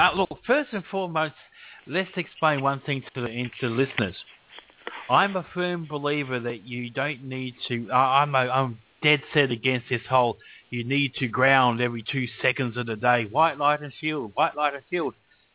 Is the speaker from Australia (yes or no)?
yes; Australia; I'm an Aussie. Language warning. Please remember that I'm forcing Australians to have a tendency to swear their heads off.